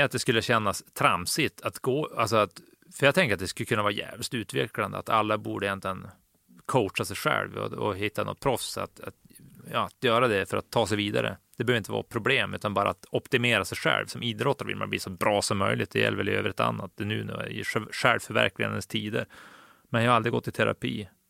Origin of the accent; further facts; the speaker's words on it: Norrland, Sweden; man kommer ner någon gång då och då som en norrlänning.